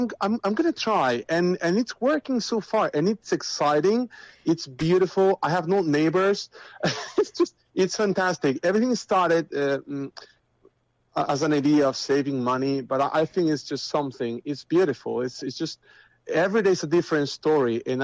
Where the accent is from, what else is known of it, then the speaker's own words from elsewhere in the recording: Spain; English is a second language; moved away; I was in Finland for a little bit. And I've been just moving all around the world for a few years now. But originally, yes, I'm from Spain.